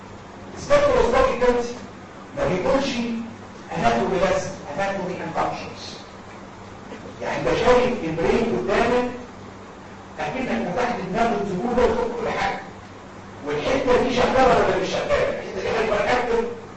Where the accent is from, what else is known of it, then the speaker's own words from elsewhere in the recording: Egypt; احنا مصريين